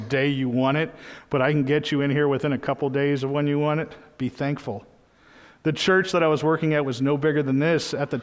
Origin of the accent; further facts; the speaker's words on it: New England, United States; A lot of the traditional congregational churches, I'm from New England, I know a lot of them